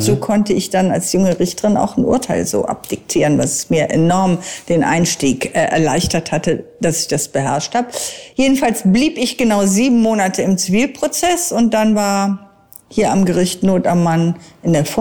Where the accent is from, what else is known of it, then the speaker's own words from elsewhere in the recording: Rhineland, Germany; Ich komme aus dem Rheinland